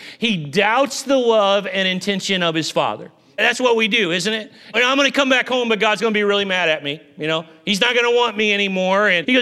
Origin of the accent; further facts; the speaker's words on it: Illinois, United States; now in Los Angeles, United States; I grew up in Southern Illinois there where we all thought we were rednecks and hunters and fishermen and that kind of thing.